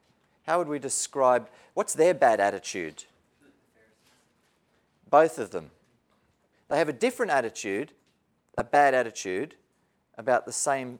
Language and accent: English; Australia; We had a friend when I grew up in Australia who emigrated over to New Zealand with his family.